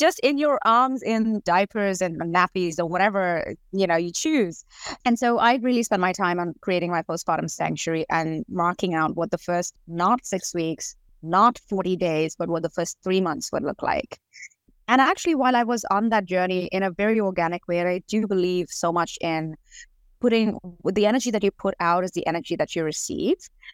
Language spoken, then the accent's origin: English; India; I come from India